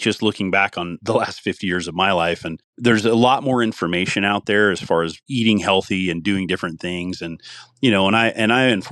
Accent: Midwest, United States; I grew up in the Midwest and there wasn't a lot of information about how to eat healthier and how to do things.

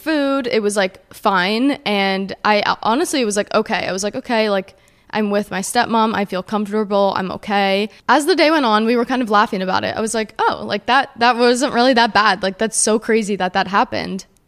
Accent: New Jersey, United States; I grew up in New Jersey and my stepmom goes to this hair salon in the city.

